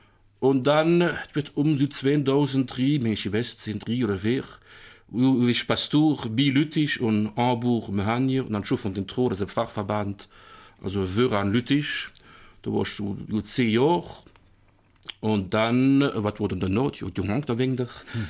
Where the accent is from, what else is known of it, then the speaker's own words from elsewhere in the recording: Wallonia, Belgium; Ich bin in Ebertingen geboren und sie dann auch hier und hier abgewachsen.